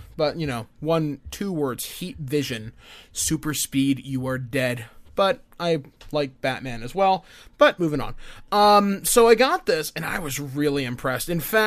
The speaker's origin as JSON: {"language": "English", "country": "Canada", "said": "because you know what? We're Canadian."}